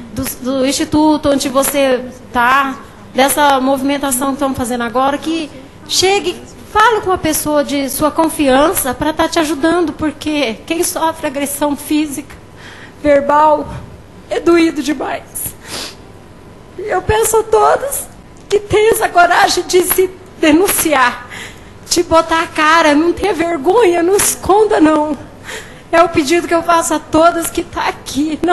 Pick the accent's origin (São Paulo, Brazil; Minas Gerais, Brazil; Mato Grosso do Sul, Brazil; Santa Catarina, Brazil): Mato Grosso do Sul, Brazil; sou do Mato Grosso do Sul, eu vim fazer um questionamento.